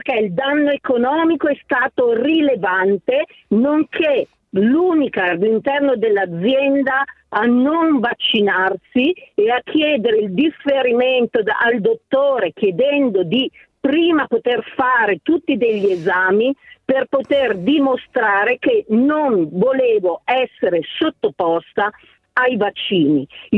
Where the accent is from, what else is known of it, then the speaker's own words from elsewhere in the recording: Cremona, Lombardy, Italy; io sono una pendolare su Milano, proprio nella tratta, perché sono di Cremona, nella tratta Codogno, Lodi